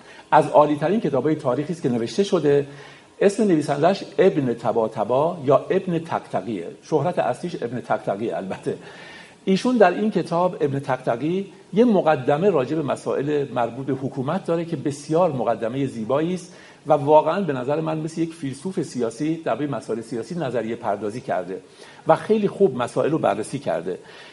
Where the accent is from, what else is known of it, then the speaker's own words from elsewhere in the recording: Iran; ما ایرانیم و باید این کتابا رو واقعا بخونیم، با فرهنگمون هویتمون آشنا بشیم.